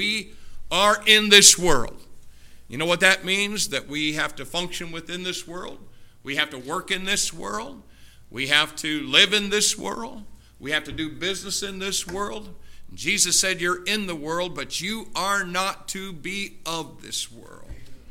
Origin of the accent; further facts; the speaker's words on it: United States; Excuse me, but I'm an American